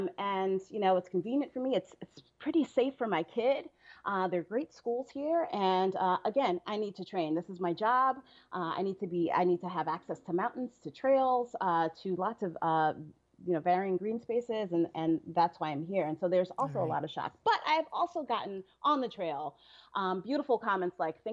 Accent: Brooklyn, New York, United States; now in Montpelier, United States; You know, I grew up in Brooklyn, New York.

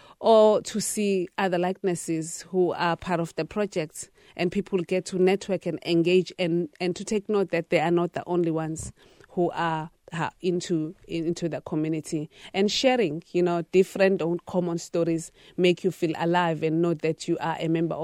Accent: South Africa; So I believe that as a South African citizen, I had a responsibility to make sure that I contribute something towards our history.

